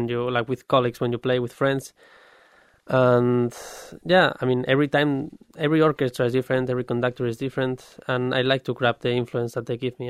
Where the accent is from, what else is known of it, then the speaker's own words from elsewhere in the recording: Madrid, Community of Madrid, Spain; English is a second language; I'm from Spain. I'm from Madrid.